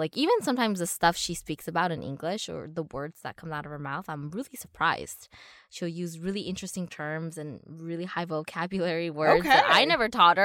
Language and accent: English; United States; But the thing of really growing up in America, mm-hmm. but still having close ties to the culture